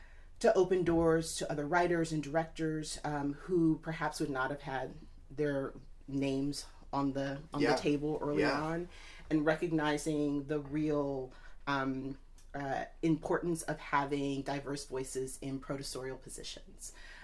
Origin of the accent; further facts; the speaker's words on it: Houston, Texas, United States; also born or lived in Atlanta, Georgia; So I grew up in Texas. I was born in Atlanta, Georgia, but I was raised in Houston, Texas.